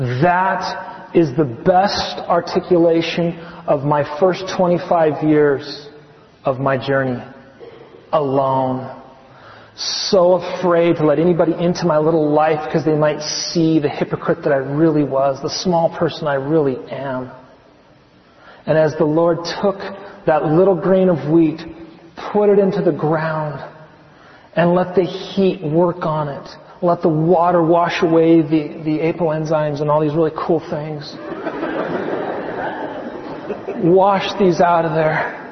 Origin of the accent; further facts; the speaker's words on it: California, United States; I grew up in Southern California, Northern California. I was a California kid.